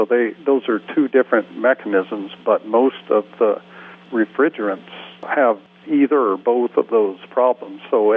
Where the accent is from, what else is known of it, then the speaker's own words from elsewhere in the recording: Georgia, United States; Yeah, I grew up in Georgia in the late 50s and in the 60s when I was a kid.